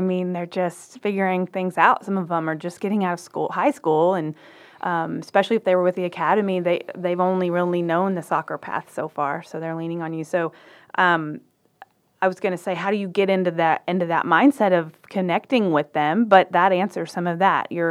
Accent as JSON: {"language": "English", "town": "Waco", "region": "Texas", "country": "United States", "said": "I mean, I'm from Texas. I'm from Waco, but lived here now 9 years."}